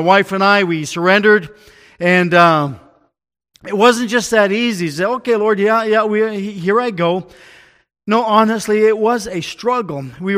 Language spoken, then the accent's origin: English; Ontario, Canada; also born or lived in Mexico; I missed out on school growing up in Ontario. My dad, we worked on the fields picking tomatoes, and when school started, we moved to Mexico.